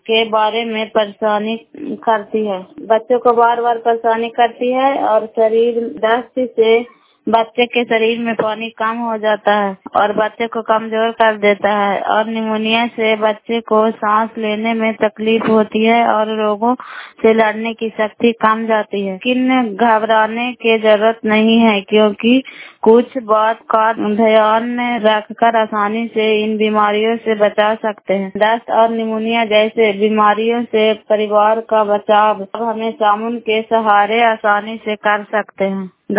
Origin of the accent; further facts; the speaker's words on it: Bairen, Bihar, India; नालंदा जिला कराई ब्लॉक मुखरौता पंचायत ग्राम बैरेन की निवासी हूँ।